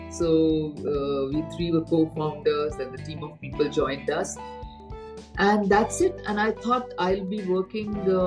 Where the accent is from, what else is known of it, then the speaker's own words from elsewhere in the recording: Delhi, India; also born or lived in Durgapur; And we grew up in Delhi. Initial years, we moved to Delhi, and most of our life I've studied in the hostel. I was in Pillani, Billa schools.